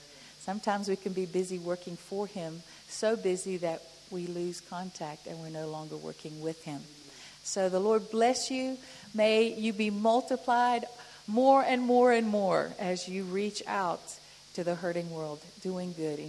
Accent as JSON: {"language": "English", "country": "Zimbabwe", "tie": "born or raised there", "said": "I grew up in Zimbabwe back in the old days, Rhodesia back then"}